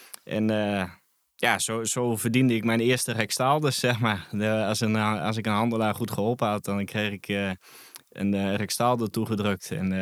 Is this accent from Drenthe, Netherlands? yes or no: no; Doetinchem, Gelderland, Netherlands; En ik ben geboren in de Achterhoek in Doetinchem.